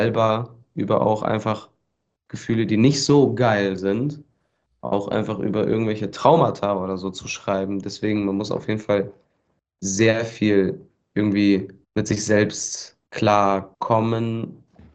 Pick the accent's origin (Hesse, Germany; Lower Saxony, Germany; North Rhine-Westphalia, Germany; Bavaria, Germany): Lower Saxony, Germany; Lohne; Und ich komme ja aus Lohne. Lohne ist ja 99% ist das einfach nur Acker und Feld.